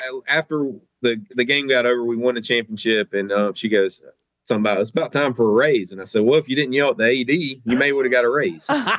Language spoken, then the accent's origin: English; Brooklet, Georgia, United States; "Where are you from?" And, you know, we'd say, you know, "Where Georgia Southern University is." We're about five, you know, now you can say Brooklet, Southeast Bullock